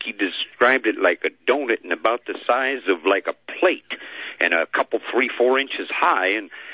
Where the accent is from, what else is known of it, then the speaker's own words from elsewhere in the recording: Canada; I grew up in Canada, and my great uncle was from France